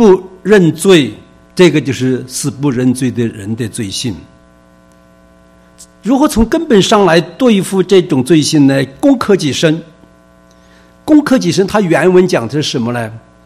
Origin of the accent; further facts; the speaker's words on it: China; 我们中国人讲，我们是礼仪之邦哈